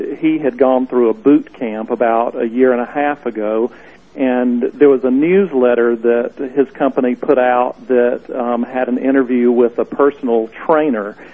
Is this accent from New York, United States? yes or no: no; Fayetteville, Georgia, United States; from Fayetteville, Georgia, which is a suburb of Atlanta, just south of Atlanta.